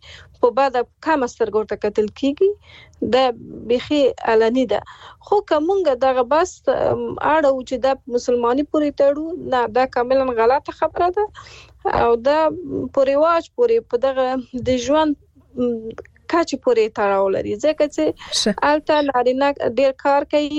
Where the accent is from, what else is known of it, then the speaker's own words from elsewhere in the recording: Afghanistan; زه په افغانستان کې پیدا شوی او لوی شوی یم،